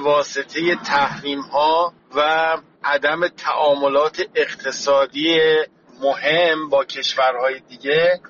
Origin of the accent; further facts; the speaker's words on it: Iran; به نظر من به عنوان یک ایرانی